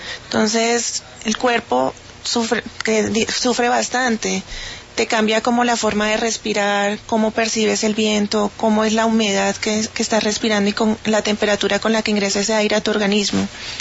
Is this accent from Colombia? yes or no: yes; Colombia; nosotros como colombianos, que venimos del trópico, que no tenemos estaciones, que nuestras temperaturas son constantes